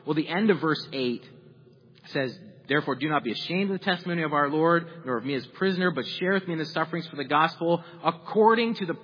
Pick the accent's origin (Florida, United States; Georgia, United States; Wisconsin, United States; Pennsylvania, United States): Pennsylvania, United States; now in Cleveland, United States; I'm from Pennsylvania, and I have enjoyed getting to know Ohio.